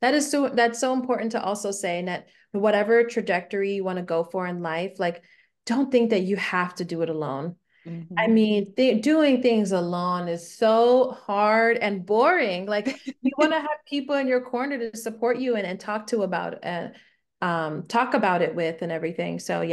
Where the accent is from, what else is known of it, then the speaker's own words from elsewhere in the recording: Davie, Florida, United States; Not originally. I was born and raised in Davie, Florida, which is like Broward County. So maybe Fort Lauderdale is a little bit more known than Davie.